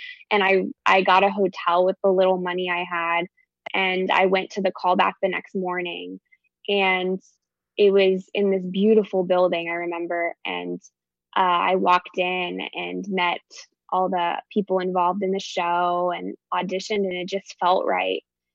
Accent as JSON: {"language": "English", "region": "Alaska", "country": "United States", "tie": "born or raised there", "also_born_or_lived": "Atlanta", "moved": "yes", "lives_now": "Los Angeles, United States", "said": "something I noticed about growing up in Alaska, even before I moved to LA and I was in Atlanta"}